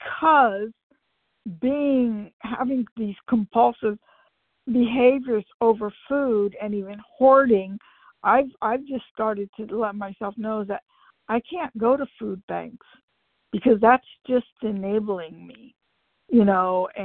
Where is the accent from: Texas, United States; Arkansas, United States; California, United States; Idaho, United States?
California, United States; I'm from California.